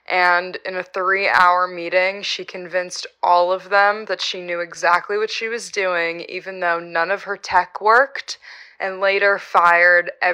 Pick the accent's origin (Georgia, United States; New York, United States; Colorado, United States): New York, United States; Brooklyn; I'm from Brooklyn, New York